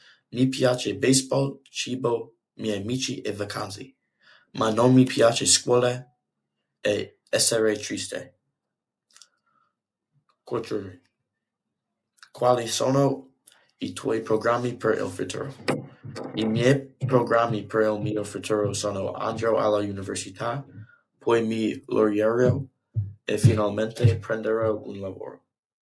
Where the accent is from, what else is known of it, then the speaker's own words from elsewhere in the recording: Manasquan, New Jersey, United States; born there; Italian is a second language; Dove e quando sei nato? Sono nato a Manasquan, New Jersey, al 2 March 2007.